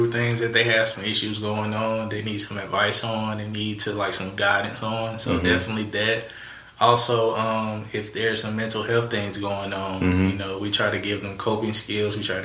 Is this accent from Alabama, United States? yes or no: yes; Alabama, United States; Yes, I'm from Alabama.